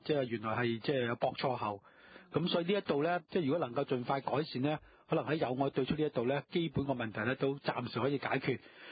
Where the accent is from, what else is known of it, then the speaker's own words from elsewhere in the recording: Hong Kong; born there; 即係我唔止27年添啦，我喺度出世更加耐啦，係咪？